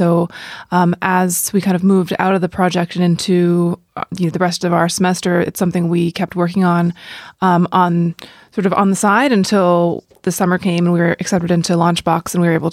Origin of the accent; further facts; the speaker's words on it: California, United States; moved away as an adult; now in Ireland; So my background, I'm from Silicon Valley. I moved to Ireland after spending about 8 years working at different startups in both San Francisco and New York. Moved here about 18 months ago to do my MBA at Trinity